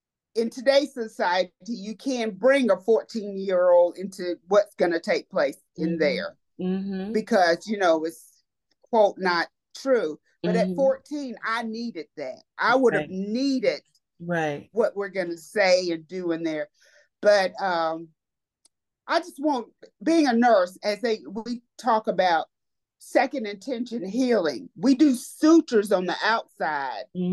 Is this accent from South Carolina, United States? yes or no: yes; Greenville, South Carolina, United States; because I'm from the Greenville area.